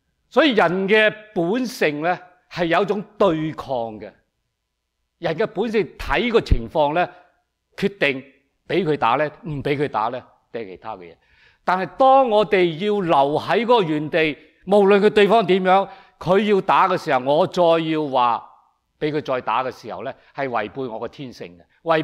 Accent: China; 中国人呢，我哋中国人呢，不怕吃苦，最怕吃亏。

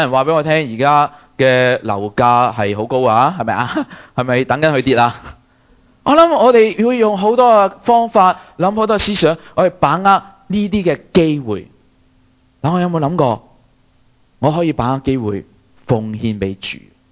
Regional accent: Toronto, Ontario, Canada; now in Los Angeles, United States; 我不是住在这里，我现在是住在洛杉矶。我都是我对美国很陌生，因为我是来自多伦多。

